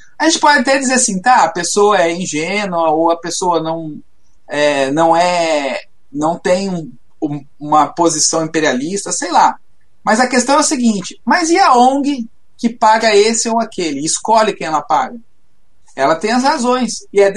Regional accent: Brazil; Nós não podemos, né, sendo brasileiro, né, e estando na esquerda

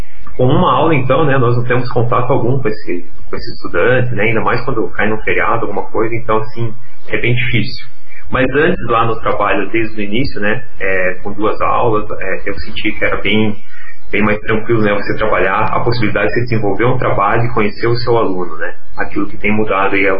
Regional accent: Laranjeiras do Sul, Paraná, Brazil; Eu sou natural de Laranjeiras do Sul e uma cidade próxima ali, Rio Bonito de Iguaçu, tinha várias escolas de assentamento, né, em assentamento.

